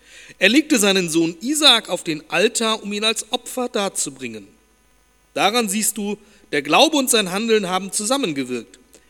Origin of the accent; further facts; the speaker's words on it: Hamburg, Germany; in meiner Heimatstadt Hamburg.